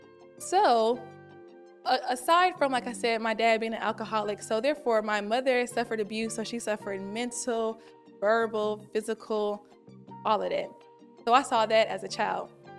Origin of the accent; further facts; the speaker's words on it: Little Rock, Arkansas, United States; So I grew up, I'm from Little Rock, Arkansas, by the way. So if you're from Little Rock, I grew up like right in like the center of downtown.